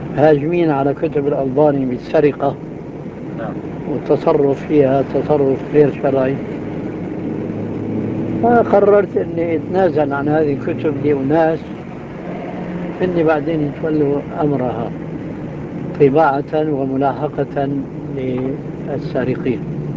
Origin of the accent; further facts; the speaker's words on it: Damascus, Damascus Governorate, Syria; moved away; أنا ما هاجرت من دمشق إلى هنا